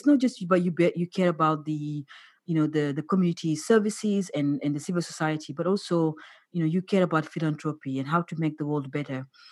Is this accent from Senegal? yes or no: yes; Senegal; I had a very difficult childhood as a young girl growing up in Senegal. And I didn't go to school.